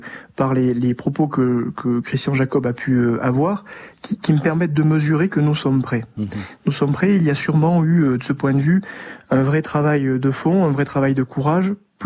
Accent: Occitanie, France; moi j'ai grandi dans le Lot. Je viens d'une famille qui n'a jamais fait de politique. J'ai grandi dans une terre de gauche.

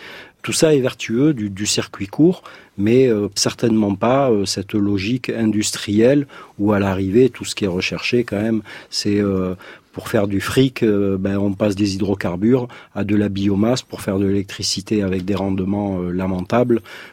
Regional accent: Occitanie, France; Moi, je suis originaire des Pyrénées-Orientales.

